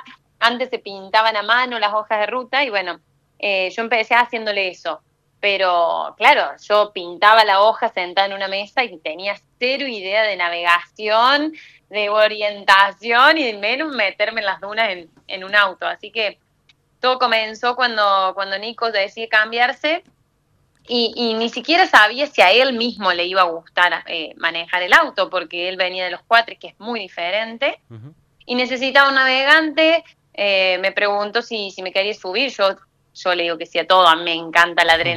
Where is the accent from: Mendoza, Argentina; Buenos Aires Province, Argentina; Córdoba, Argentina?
Córdoba, Argentina; General Cabrera; nosotros somos de General Cabrera, estamos a 200 kilómetros de Córdoba